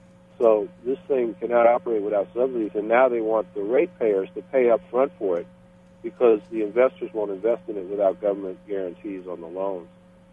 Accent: New York, United States; Like, I'm from New York. There was a reprocessing facility at a place called West Valley

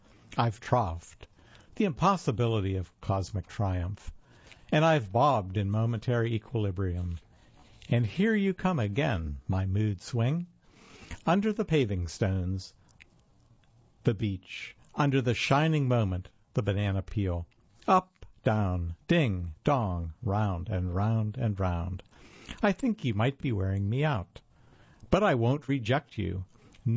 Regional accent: Rogers, Arkansas, United States; I was getting ready to drive from Charlottesville, Virginia, about 18 hours west to my hometown of Rogers, Arkansas, to visit family.

